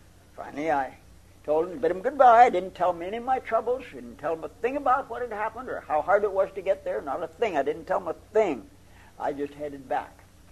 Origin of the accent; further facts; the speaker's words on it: United States; I figured, well, I'll just let them know I'm an American.